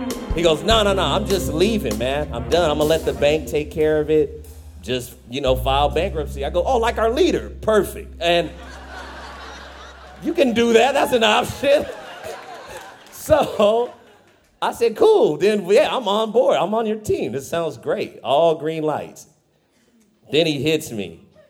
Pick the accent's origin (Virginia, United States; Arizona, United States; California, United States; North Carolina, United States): California, United States; Fresno; Like, I'm from, not in my town, I'm from Fresno.